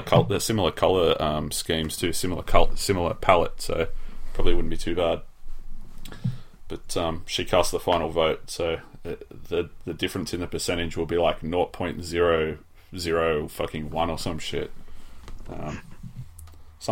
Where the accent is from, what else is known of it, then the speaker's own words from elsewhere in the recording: Australia; I'm Australian. You'll have to teach me English first